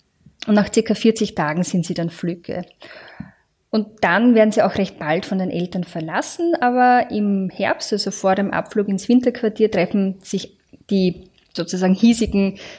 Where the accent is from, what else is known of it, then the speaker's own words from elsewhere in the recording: Austria; Die Beweidung gibt es bei uns in Österreich primär im alpinen oder im westösterreichischen Raum.